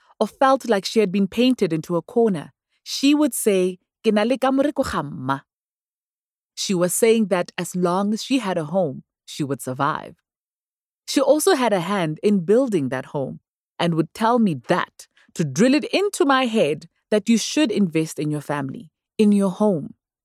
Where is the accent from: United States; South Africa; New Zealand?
South Africa; Thaba Nchu, Free State; born there; I was born in Moroka Hospital in Thabantsho, where my mother worked.